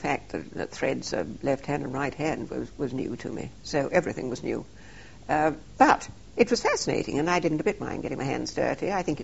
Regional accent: Cambridge, East of England, United Kingdom; born there; Well, I was born in Cambridge in 1920 to...

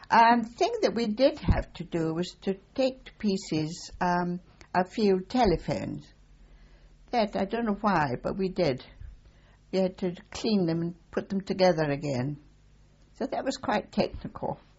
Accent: Scotland, United Kingdom; now in Australia; normally they called them Pommies, but being a Scot

